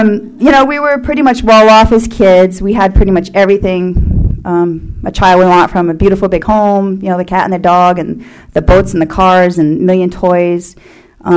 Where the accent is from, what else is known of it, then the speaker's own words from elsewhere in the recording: Connecticut, United States; I'd like to start a little bit and let you know I'm from back east. Most of you know me. I'm from Connecticut.